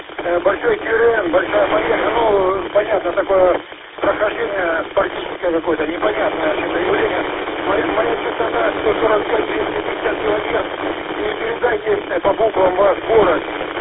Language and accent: Russian; Krasnodar, Krasnodar Krai, Russia; Я сам из Краснодара, но отдыхаю сейчас, нахожусь на отдыхе в Красноводске. Красноводске, Ставропольского края.